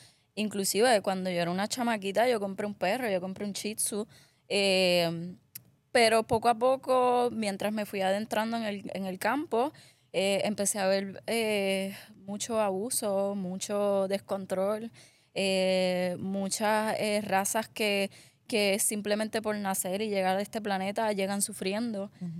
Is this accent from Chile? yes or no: no; Caguas, Puerto Rico; yo soy de Caguas, del monte casi Sidra, me crié en la falda entre dos ríos, escalaba los ríos descalza y arrancándome uñas y cayéndome, yo me crié salvaje